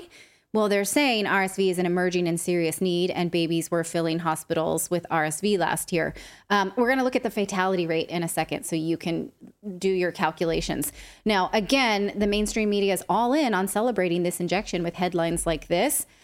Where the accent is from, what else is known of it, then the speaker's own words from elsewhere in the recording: California, United States; And me, I'm from the San Francisco Bay Area.